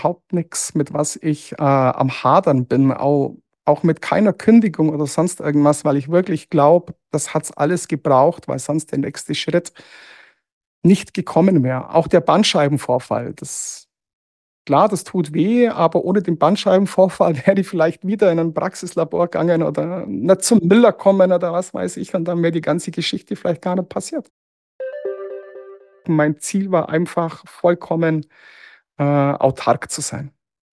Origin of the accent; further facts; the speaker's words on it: Augsburg, Bavaria, Germany; Ja, erstmal als Augsburger, natürlich geht man zu seinem lokalen Team.